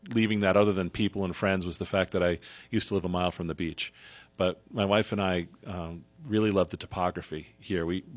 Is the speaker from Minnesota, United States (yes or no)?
no; Long Island, New York, United States; also born or lived in Bucks County, United States; I grew up on Long Island, so I was used to the beach. But we began to realize we missed more of the topography because I lived in Bucks County for many years.